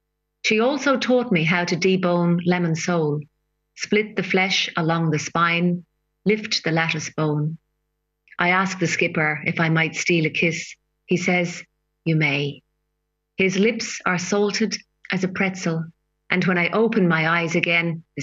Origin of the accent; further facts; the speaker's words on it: Ireland; moved away; I am an Irish poet, or an emigre poet, as you know, part of the traditional Irish diaspora.